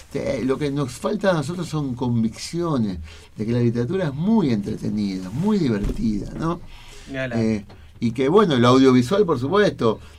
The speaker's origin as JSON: {"language": "Spanish", "town": "Sarandí", "region": "Buenos Aires Province", "country": "Argentina", "said": "que Arsenal es el club de mi barrio, de Grondona, yo soy de Sarandí."}